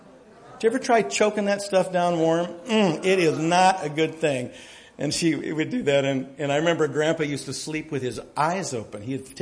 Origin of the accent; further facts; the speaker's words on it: England, United Kingdom; Well, you might not be English. I'm from the English.